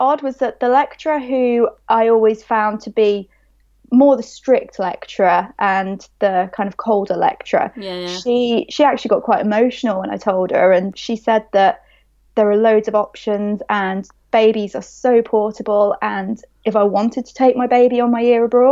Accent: Birmingham, West Midlands, United Kingdom; We're both from Birmingham, conveniently, even though we studied in Hull.

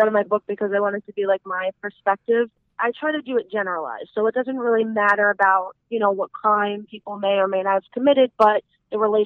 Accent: Staten Island, New York, United States; I'm Italian. I grew up Italian, so it kind of tries to show the stereotype of growing up in Staten Island, being an Italian, Brooklyn, and growing up there.

